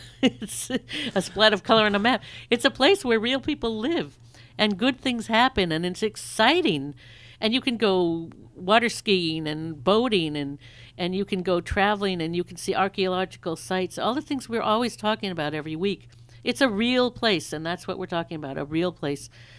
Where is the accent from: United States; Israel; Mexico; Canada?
Israel; Sonia and I are both from Israel, even though I'm also an American and she's also from somewhere else. We both landed in Israel and made it our home.